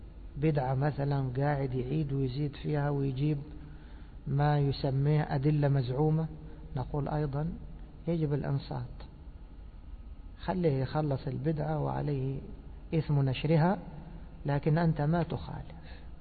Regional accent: Egypt; كانت عادة كثير من الخطباء عندنا في مصر

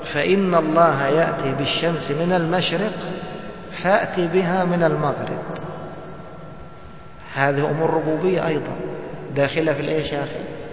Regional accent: Egypt; مثل ما بيقولوا عندنا في مصر ما يخر المي

